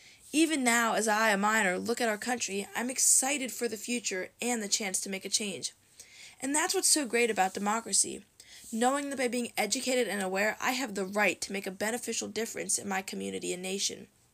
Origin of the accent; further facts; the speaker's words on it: United States; However, growing up in America, it's easy to overlook everything we have by focusing on everything we don't